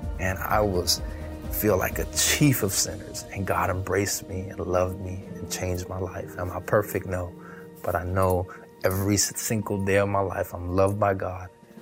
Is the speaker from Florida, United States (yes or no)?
yes; Miami, Florida, United States; moved away as an adult; I had to leave Miami. I had to leave my hometown. And I moved to Central Florida.